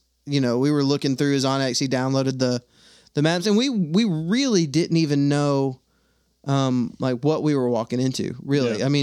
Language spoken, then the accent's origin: English; Texas, United States; now in Alabama, United States; I'm from Texas, now I live in Alabama. Most of my friends on Facebook or Instagram live in the South